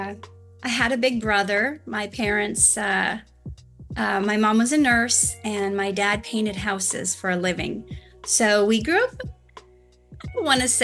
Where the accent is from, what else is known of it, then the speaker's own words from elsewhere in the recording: Minnesota, United States; now in Los Angeles, United States; Originally, I'm from Minnesota, but I've been living in Los Angeles for more than 20 years now.